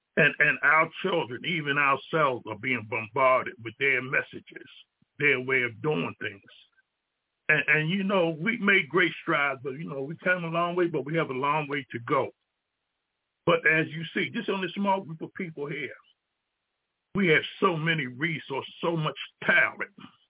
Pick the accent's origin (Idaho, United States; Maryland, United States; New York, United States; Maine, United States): Maryland, United States; Baltimore; I'm going to tell you why Baltimore, because it's my hometown.